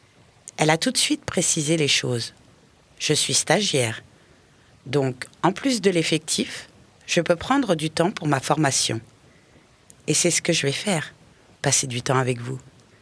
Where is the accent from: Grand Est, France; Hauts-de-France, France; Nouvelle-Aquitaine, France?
Hauts-de-France, France; mais je viens du Nord. Le plat pays n'a rien à voir avec les montagnes des Bauges.